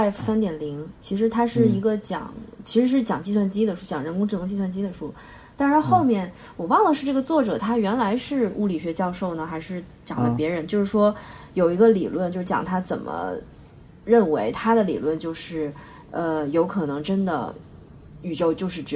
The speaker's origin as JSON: {"language": "Chinese", "country": "China", "said": "就是在中国，作为一个中国人，你不能破产啊。"}